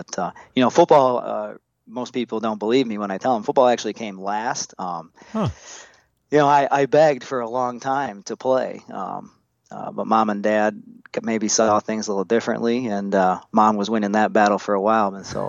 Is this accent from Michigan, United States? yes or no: yes; Detroit, Michigan, United States; born there; Yeah, so I was born in Detroit